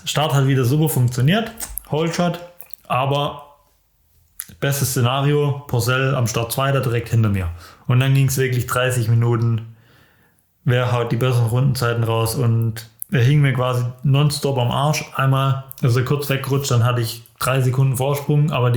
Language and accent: German; Germany; ich als Deutscher natürlich, beziehungsweise ja fast schon oder damals eigentlich schon halbes Heimrennen.